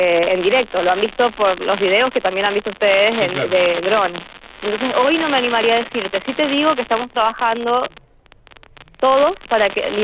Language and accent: Spanish; San Juan, Argentina; Yo soy sanjuanina, sí, pero visito todas las provincias que tengan este tipo de inconvenientes.